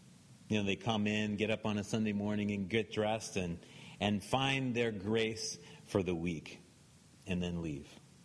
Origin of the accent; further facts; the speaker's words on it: Missouri, United States; Growing up in Missouri, and there's a few of these around here, but it seemed like every little church loved to put pithy sayings on signs outside.